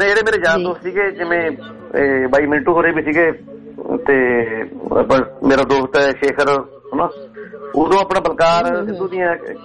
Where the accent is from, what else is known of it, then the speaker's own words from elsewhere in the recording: Mahi Nangal, Punjab, India; born there; ਮੇਰੇ ਪਿੰਡ ਦਾ ਨਾਂ ਮਹੀ ਨੰਗਲ ਮੇਰਾ ਤਾਂ ਜੁੜਿਆ ਜੀ, ਮੇਰਾ ਉਸ ਪਿੰਡ ਚ ਮੈਂ ਜਨਮ ਲਿਆ